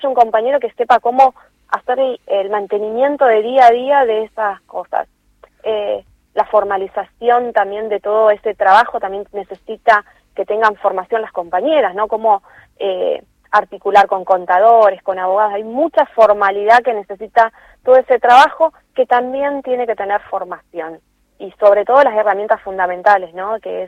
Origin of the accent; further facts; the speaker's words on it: Villa Fiorito, Buenos Aires Province, Argentina; Yo soy de Fiorito, como dijeron ustedes, en Lomas, y en Lomas hemos tenido reconocimiento.